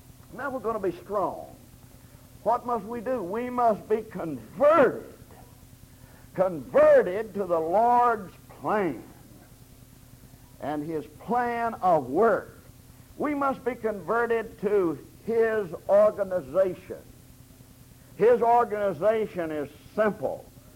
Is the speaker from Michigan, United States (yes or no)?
no; Florence, Alabama, United States; The church I was raised in Florence, Alabama, has been in the liberal camp since the late 50s, early 60s.